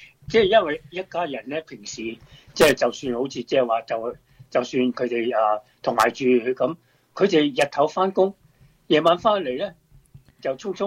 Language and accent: Cantonese; China; 我哋作为一个中国人咧